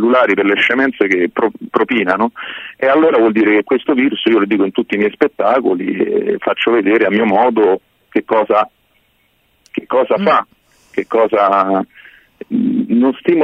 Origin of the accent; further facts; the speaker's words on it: Rome, Lazio, Italy; invece sono da Roma